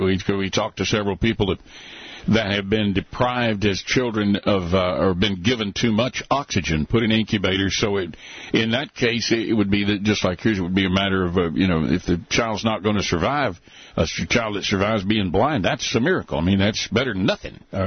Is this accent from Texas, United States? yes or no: yes; Texas, United States; You have that wonderful accent that we us Texans think New Yorkers.